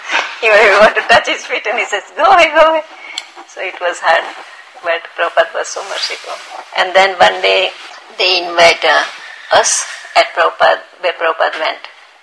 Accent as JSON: {"language": "English", "country": "India", "said": "You should not, because I was from India, so I didn't know."}